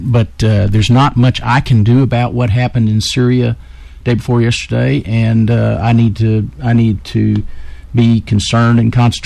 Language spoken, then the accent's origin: English; Cameron, Texas, United States; I'm from Cameron originally.